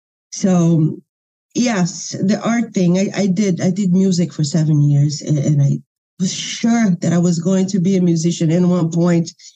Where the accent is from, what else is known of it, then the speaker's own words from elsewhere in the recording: Minas Gerais, Brazil; English is a second language; Well, listen, I come from a state that it's known for its food. I come from Minas Gerais, and that's the place to go to eat.